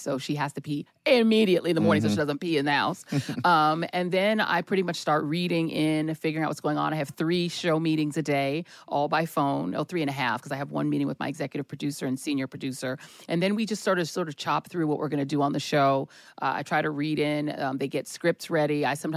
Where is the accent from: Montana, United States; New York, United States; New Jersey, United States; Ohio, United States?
New York, United States; born there; So I was born in New York. So I was New York Knicks for life